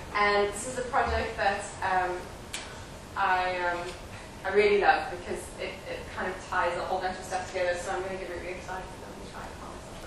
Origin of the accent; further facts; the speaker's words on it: South Africa; and I'm from South Africa